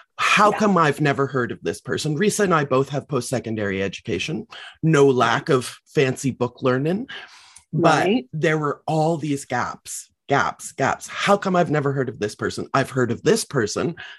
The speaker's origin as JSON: {"language": "English", "country": "Canada", "said": "And again, as a Canadian witch, sure."}